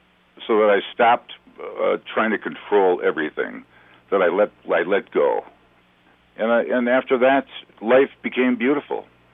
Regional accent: Milwaukee, Wisconsin, United States; You know, when I was born and raised in Milwaukee, there was this area called the Valley that was just loaded with industrial places

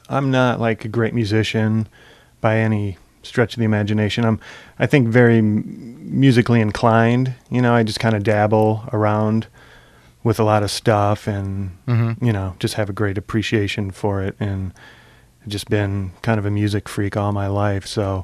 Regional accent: Chicago, Illinois, United States; coming from the Midwest, I was originally from Chicago

